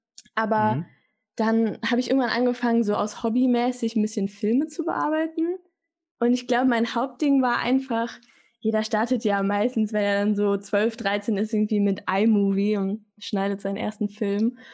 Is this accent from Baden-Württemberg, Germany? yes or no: no; Cologne, North Rhine-Westphalia, Germany; Ich komme ja auch aus Köln.